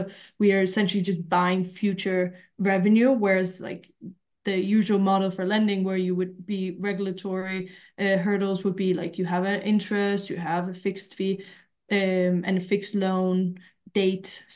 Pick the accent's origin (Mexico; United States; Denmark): Denmark; So I'm originally from Denmark, a very, very small town. I think that we have now maybe reached 80,000 people.